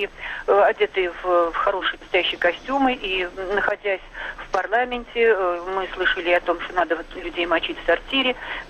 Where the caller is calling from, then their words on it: Moscow, Russia; Я из Москвы вам звоню.